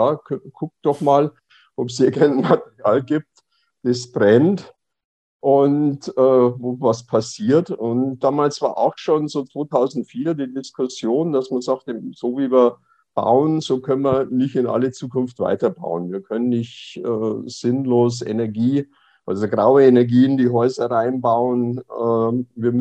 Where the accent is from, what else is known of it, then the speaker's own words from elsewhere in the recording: Passau, Bavaria, Germany; moved away as an adult; now in Berlin, Germany; Ich hatte im letzten Jahrhundert noch eine journalistische Ausbildung hinter mich gebracht in Passau, meiner Heimatstadt, und bin dann, nachdem ich als Journalist ausgebildet war, nach Berlin gegangen